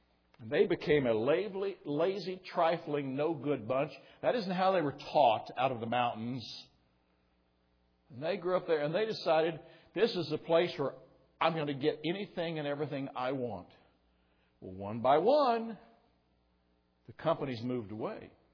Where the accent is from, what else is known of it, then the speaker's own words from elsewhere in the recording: Kentucky, United States; And I'm from Casey County, this wonderful state.